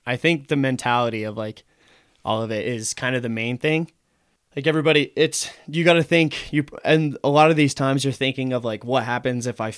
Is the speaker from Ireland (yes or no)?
no; Salida, United States; Yeah, born and raised in Salida. And yeah, that's why I like that small town thing.